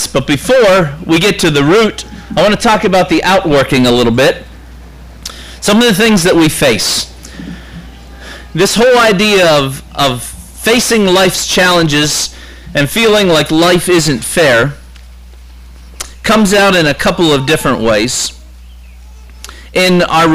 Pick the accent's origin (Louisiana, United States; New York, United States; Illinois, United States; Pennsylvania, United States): Pennsylvania, United States; Brother Steve said I'm from Pennsylvania, and that's true. May not quite be the part of Pennsylvania you typically think of. We're all the way up in northwest Pennsylvania, so think Lake Erie and Niagara Falls, up that way.